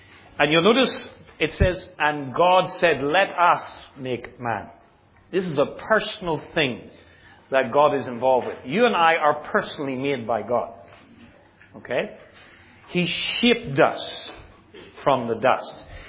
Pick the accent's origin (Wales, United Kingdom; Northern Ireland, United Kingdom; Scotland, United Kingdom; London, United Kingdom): Northern Ireland, United Kingdom; I'm not English, so don't insult me, okay? From Northern Ireland. You'll be very offended.